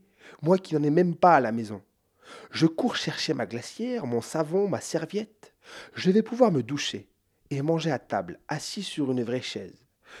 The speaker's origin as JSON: {"language": "French", "region": "Hauts-de-France", "country": "France", "said": "je lui avoue que je suis de la Somme"}